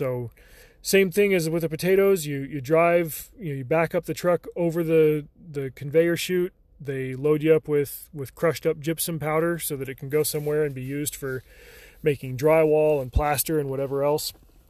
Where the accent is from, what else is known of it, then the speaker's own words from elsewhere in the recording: Las Vegas, Nevada, United States; Where I grew up in the Las Vegas Valley, to the west of the valley, there's the Blue Diamond gypsum mine.